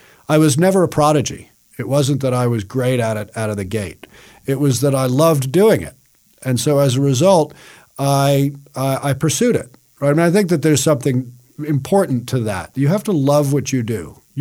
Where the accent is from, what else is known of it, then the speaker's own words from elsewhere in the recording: New York City, New York, United States; I grew up in New York City, and I went to the Natural History Museum after school to draw the totem pole.